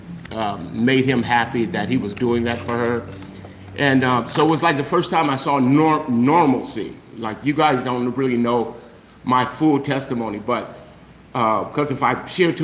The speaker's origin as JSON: {"language": "English", "town": "Los Angeles", "region": "California", "country": "United States", "said": "you guys know I came from South Central LA, gang shooting, fights, and everything else you can name, you know."}